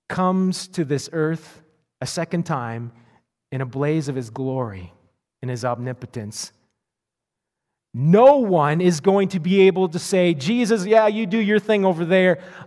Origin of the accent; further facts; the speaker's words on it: Nova Scotia, Canada; A number of years ago, I grew up in Nova Scotia.